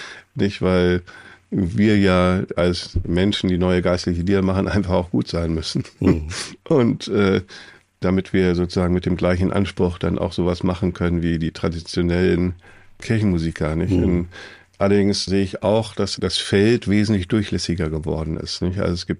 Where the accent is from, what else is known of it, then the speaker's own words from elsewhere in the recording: Hannover, Lower Saxony, Germany; an der Markkirche, das ist meine Heimatkirche in Hannover, wo ich aufgewachsen bin